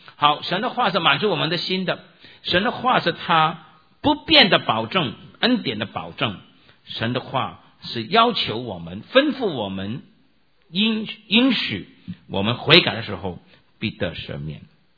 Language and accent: Chinese; China; 我们中国人有一种固有的优越感，所以当我们信主之后呢，这种的优越感是很难除去的。